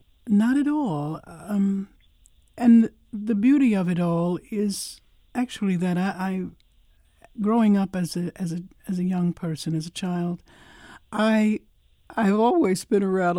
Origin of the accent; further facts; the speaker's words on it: Baltimore, Maryland, United States; I'm originally from Baltimore